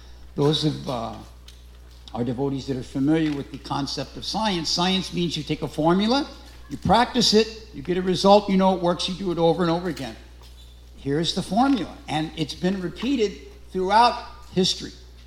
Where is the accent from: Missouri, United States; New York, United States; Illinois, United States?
Missouri, United States; St. Louis; because I grew up in St. Louis, and in St. Louis we had a gas station chain called Bonafide Gas.